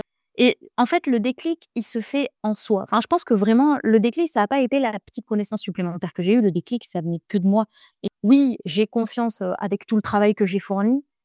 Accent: Marseille, Provence-Alpes-Côte d'Azur, France; now in Paris, France; j'ai grandi à Marseille, j'ai fait des études à Marseille.

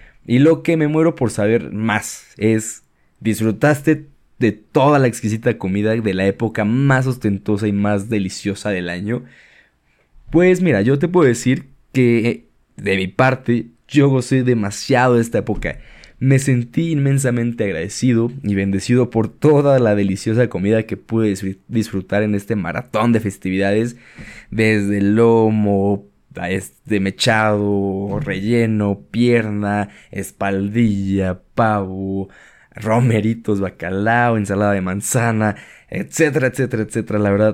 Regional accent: Mexico; preguntarnos por qué comemos lo que comemos o por qué cocinamos lo que cocinamos como mexicanos

